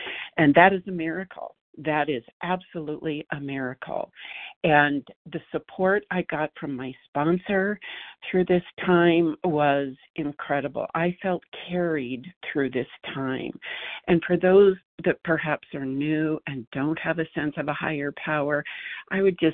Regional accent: Montana, United States; I am from Montana.

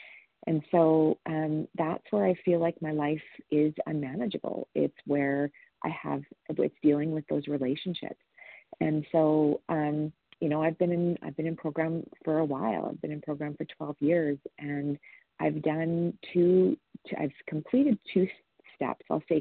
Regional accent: Alberta, Canada; I'm from Alberta, Canada.

